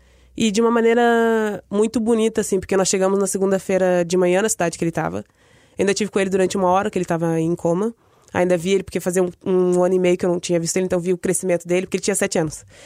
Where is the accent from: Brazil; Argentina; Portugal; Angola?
Portugal; vivemos em Portugal e somos portugueses.